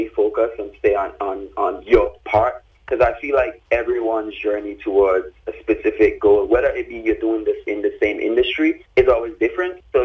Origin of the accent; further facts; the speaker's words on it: Baibu, Charlotte, St. Vincent & Grenadines; now in United States; I'm originally from Baibu, small village in the South Windward constituency in St. Vincent. I migrated to the U.S. in 2012.